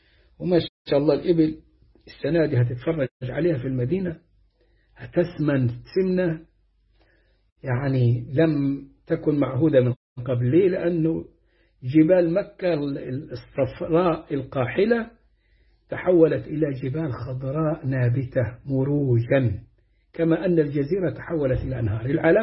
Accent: Matrouh Governorate, Egypt; وشفت عند ناس كنا نروح نشرب من ألبان الإبل وأبوالها في منطقة مرسى مطروح عندنا في مصر، ومنطقة تدعى الضبعة جنب مرسى مطروح.

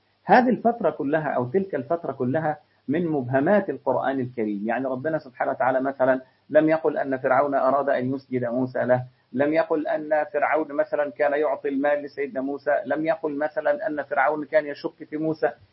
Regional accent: Damanhur, Beheira, Egypt; أول عاصمة لمصر كانت مدينة دمنهور، مدينتي أنا الأصلية،

